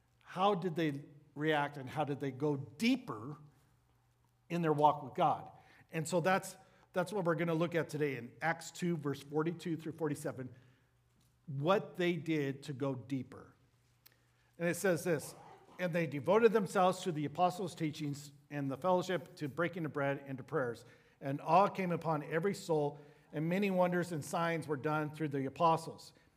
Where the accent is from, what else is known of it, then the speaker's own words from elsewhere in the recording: United States; All of a sudden, I'm American, so I speak one language. That's what Americans do. We speak one language.